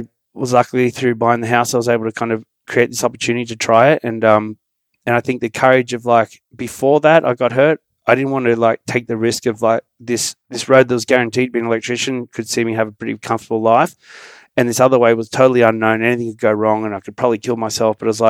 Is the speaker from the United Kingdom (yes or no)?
no; Australia; born there; I was born in Australia.